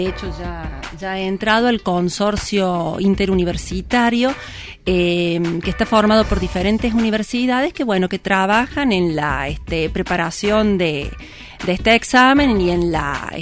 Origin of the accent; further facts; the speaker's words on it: Córdoba, Argentina; yo vengo de Córdoba, de la Universidad Nacional de Córdoba. Soy profesora de lengua castellana